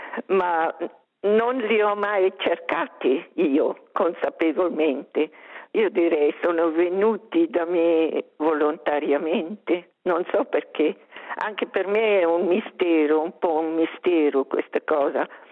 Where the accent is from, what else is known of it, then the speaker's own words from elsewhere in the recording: Graubünden, Switzerland; first language rm; Italian is a second language; Ma il romancio è la mia lingua madre. In famiglia abbiamo sempre parlato solo il romancio. La scuola dove sono cresciuta era quella volta un piccolo villaggio dove si parlava solo il romancio. Così sono cresciuta proprio romancia.